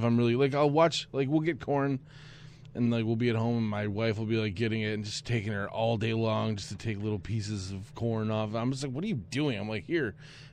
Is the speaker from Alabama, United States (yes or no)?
no; Boston, New York, United States; I grew up in Boston, New York.